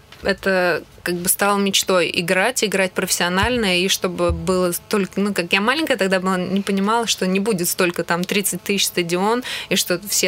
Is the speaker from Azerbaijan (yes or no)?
no; Samara, Samara Oblast, Russia; я сама из Самары, и у нас есть женская команда в Самаре